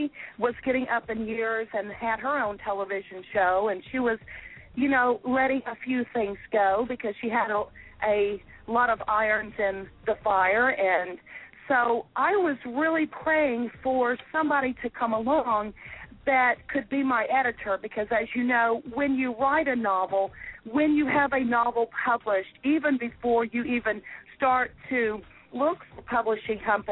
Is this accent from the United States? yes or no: yes; Shreveport, Louisiana, United States; She and I grew up together in Shreveport, Louisiana.